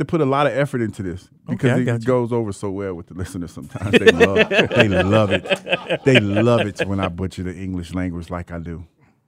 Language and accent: English; Ohio, United States; Yeah, in Ohio, man, Friday nights, I'm saying that because I'm from Ohio